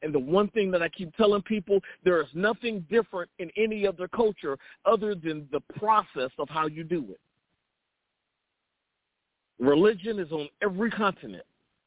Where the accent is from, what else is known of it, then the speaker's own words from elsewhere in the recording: United States; I'm American through and through, whether your government recognizes that or not.